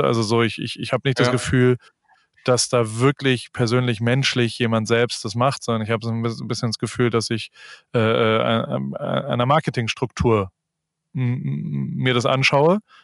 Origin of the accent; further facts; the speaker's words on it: Germany; Ich komme aus der Kurpfalz, insofern weiß ich nicht, was da passiert.